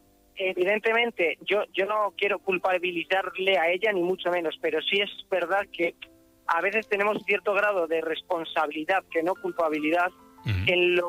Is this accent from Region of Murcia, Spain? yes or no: no; Burgos, Castile and León, Spain; born there; Pues yo nací en Gamonal.